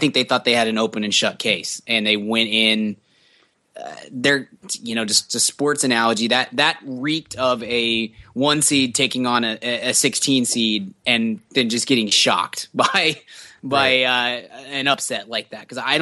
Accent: Texas, United States; we're from Texas. We know that not everybody in Texas is a big hick

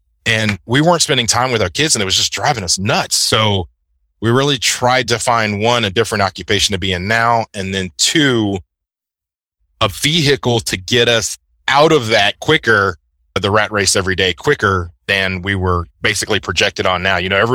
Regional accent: Houston, Texas, United States; I am a native Houstonian here in Texas.

